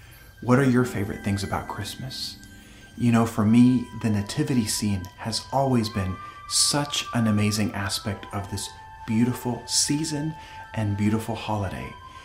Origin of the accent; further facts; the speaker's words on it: El Salvador; moved away; You know, I'm originally from El Salvador, and back there in El Salvador, they got very creative in the nativity scene.